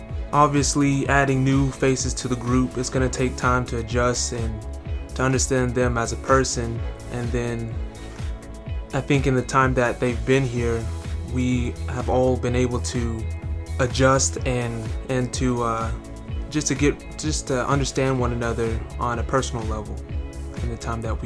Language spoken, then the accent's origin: English; Lubbock, Texas, United States; I'm from Lubbock, Texas, and my major is psychology. And something that people don't know about me is that I'm half Native American.